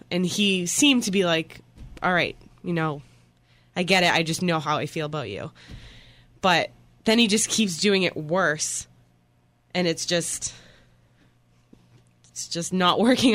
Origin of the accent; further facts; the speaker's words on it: Boston, Massachusetts, United States; And not just saying because I'm from Boston, but...